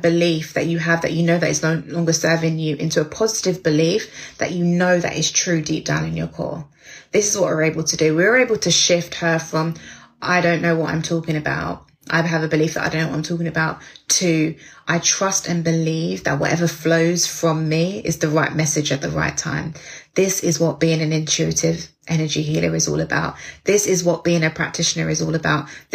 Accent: United Kingdom; British. I'm so British. British summertime.

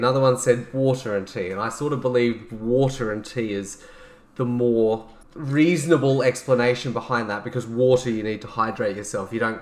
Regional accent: Adelaide, South Australia, Australia; We're from Adelaide, by the way, in Australia.

